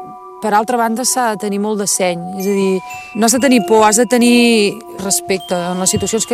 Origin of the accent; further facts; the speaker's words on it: Catalonia, Spain; Jo sóc del Bages i malauradament tenim bastantes males experiències amb els focs.